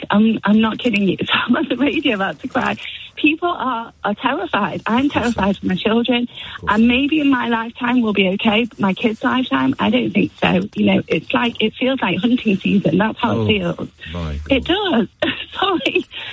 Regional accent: Manchester, North West England, United Kingdom; You know, I'm from Manchester and, you know, I was affected by what happened with the attack

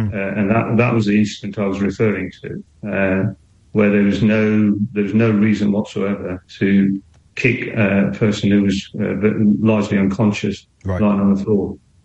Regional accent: United Kingdom; born there; I'm British. You know, I was born here.

